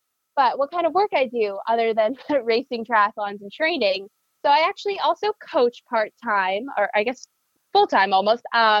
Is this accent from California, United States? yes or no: no; New York, United States; I am originally born in New York. My parents are still in downstate New York. We're from Putnam County, so about 45 minutes north of New York City.